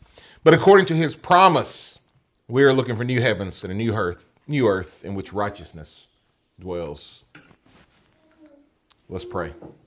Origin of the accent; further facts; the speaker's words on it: Tennessee, United States; I'm from Hickman County.